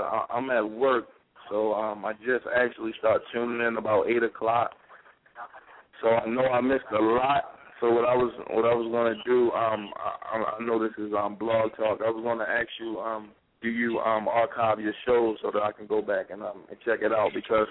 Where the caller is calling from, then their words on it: Baltimore, Maryland, United States; I'm calling from Baltimore, Maryland.